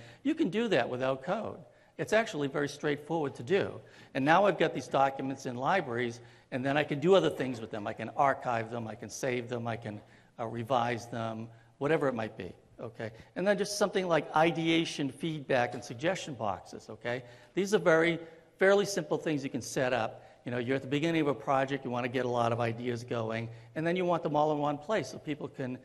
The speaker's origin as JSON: {"language": "English", "town": "Boston", "region": "Massachusetts", "country": "United States", "said": "I'm from Boston, so I'll say that."}